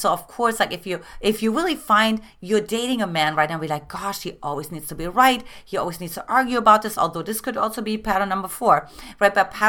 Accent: eastern Germany, Germany; I come from Eastern Germany

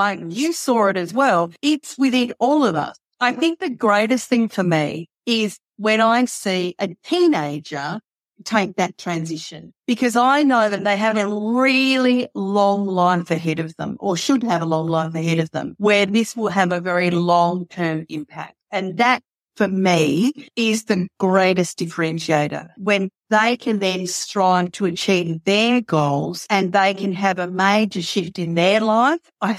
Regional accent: Australia; I'm Australian and I'm really basic, okay?

